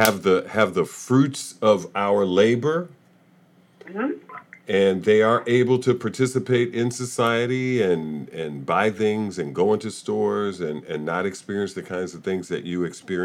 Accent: Chicago, Illinois, United States; when I talk to children about me growing up in Chicago and going into Cicero, which is a suburb of Chicago, mostly white

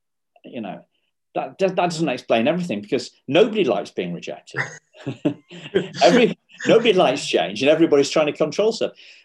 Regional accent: Wrexham, Wales, United Kingdom; born there; So yeah, that's where I was born.

